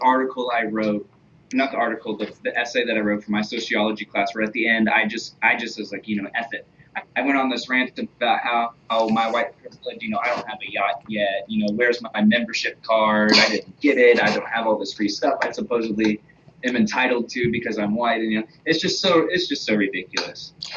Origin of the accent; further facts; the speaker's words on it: Oklahoma, United States; He moved to Texas. I'm from Oklahoma.